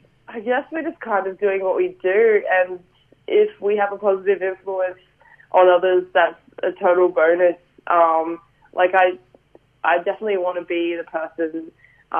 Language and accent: English; Adelaide, South Australia, Australia; Yeah, definitely. I mean, I grew up in Adelaide, so.